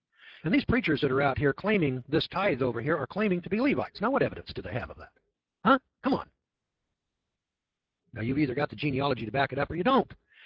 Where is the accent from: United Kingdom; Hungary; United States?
United Kingdom; Scotland